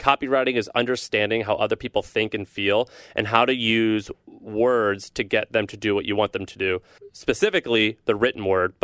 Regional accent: St. Louis, Missouri, United States; So I'm from Missouri. I'm from St. Louis, Missouri. A lot of people think I grew up as a hick. I kind of did, but I grew up in a city.

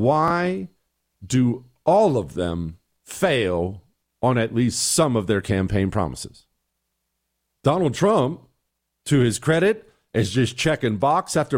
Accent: Ohio, United States; And I love the Browns. I'm from Ohio. They're not my favorite team, but I always loved them.

